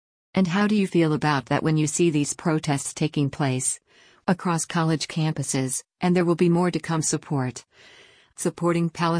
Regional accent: United States; And I'm grateful for its support as an American Jewish college basketball coach.

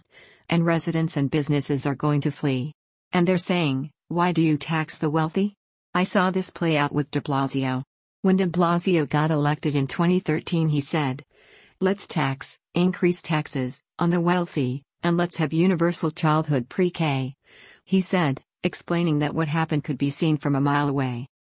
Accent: New York City, New York, United States; And I'm from New York, as you point out, Matt, born and raised.

